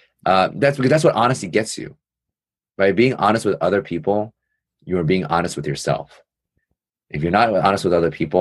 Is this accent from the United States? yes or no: yes; New York City, New York, United States; Because I definitely feel like when I grew up in New York City, the majority of people who I got into a lot of issues with were other Asian American men who want to tear me down.